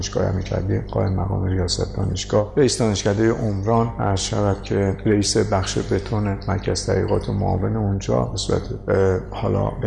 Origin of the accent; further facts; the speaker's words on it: Tehran, Tehran Province, Iran; born there; من بنده سال 1330 تو تهران به دنیا اومدم